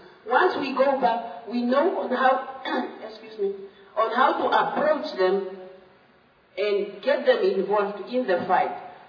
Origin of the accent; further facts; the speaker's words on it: Namibia; I'm from Namibia.